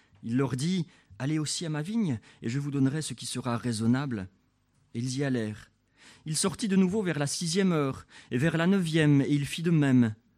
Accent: La Chaux-de-Fonds, Neuchâtel, Switzerland; Je suis natif de la Chaux-de-Fonds, je vous le rappelle quand même

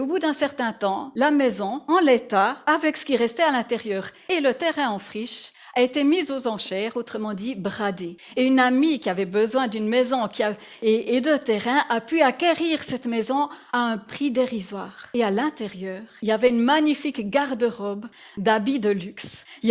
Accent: Val-de-Ruz, Neuchâtel, Switzerland; J'ai grandi au Val-de-Ru et il y a plusieurs villages.

